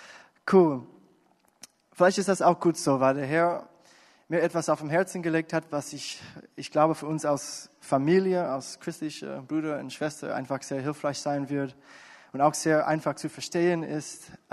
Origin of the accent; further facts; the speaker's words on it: United States; German is a second language; Und als Amerikaner, oder ihr kennt das auch als Deutsche, wir leben im Westen